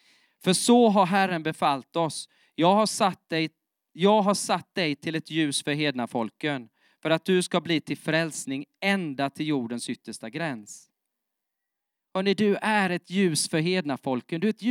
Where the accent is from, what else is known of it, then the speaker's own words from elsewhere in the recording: Nässjö, Jönköping County, Sweden; Och alltså jag är från Nässjö